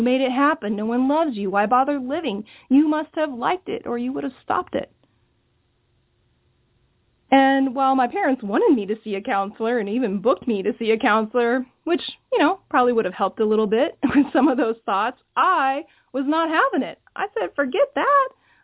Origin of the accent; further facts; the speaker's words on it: Oklahoma, United States; I was a middle-class kid growing up in Oklahoma with an acre out the back door